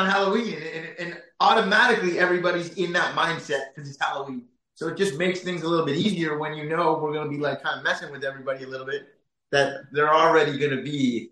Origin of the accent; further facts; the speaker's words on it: Canada; we're Canadian filmmakers who work with Canadian actors a lot of the times.